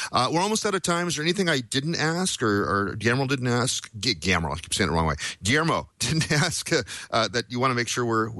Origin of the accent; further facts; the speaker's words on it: Portland, United States; when you said Portland, I went, yay, my hometown.